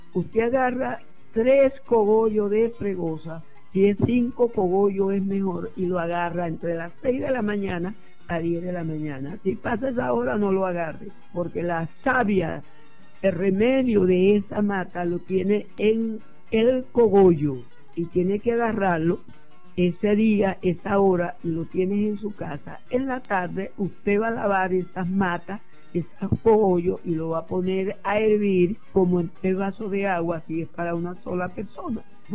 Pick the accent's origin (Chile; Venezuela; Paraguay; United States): Venezuela; Campoma, Sucre; born there; Yo nací en Campoma, Estado Sucre.